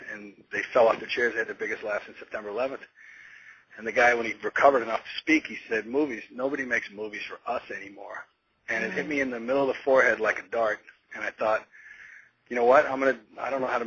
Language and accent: English; New York, United States; In the winter of 2002, I'm a New Yorker